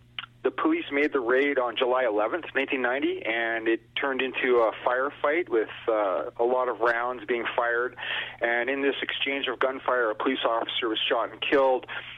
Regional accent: British Columbia, Canada; I'm from the Kwakwaka'wakw Nation on the Pacific Northwest coast of so-called Canada

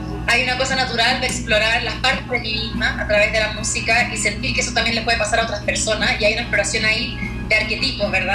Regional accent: Chile; Yo soy una cantautora y artista, soy chilena.

